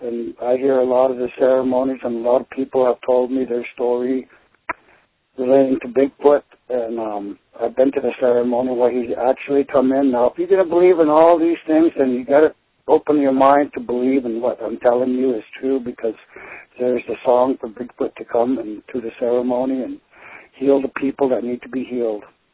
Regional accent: Montana, United States; Well, I'm a Native American. I'm kind of older, in my 50s, and I'm from the Blackfeet Nation here in Montana.

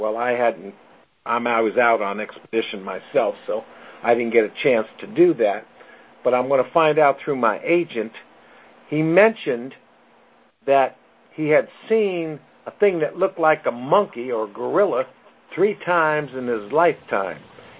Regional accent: Brooklyn, New York, United States; I was a guy from Brooklyn. The only green thing that I knew was a park.

